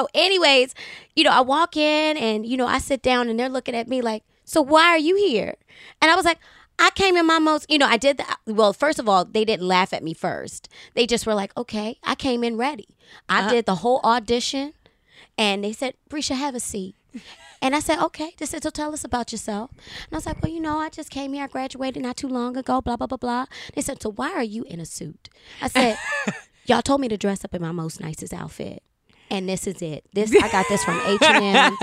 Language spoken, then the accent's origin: English; Baltimore, Maryland, United States; And I said, girl, no, I'm from Baltimore.